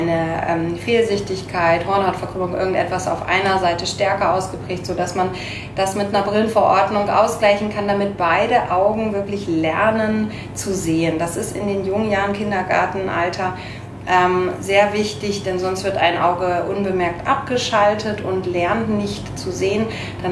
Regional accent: Bremen, Germany; Ich komme ursprünglich gebürtig aus Bremen

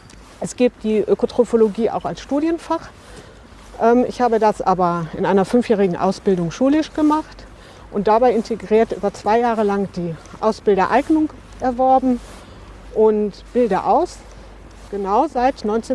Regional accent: Bochum, North Rhine-Westphalia, Germany; born there; now in Bottrop, Germany; Ich bin noch 51 Jahre alt. Wohne seit 2012 in Bottrop. Bin gebürtige Bochumerin.

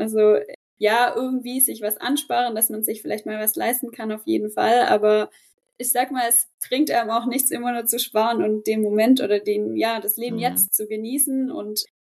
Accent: Germany; Und ich als Deutsche morgens 8 Uhr pünktlichst am Kindergarten

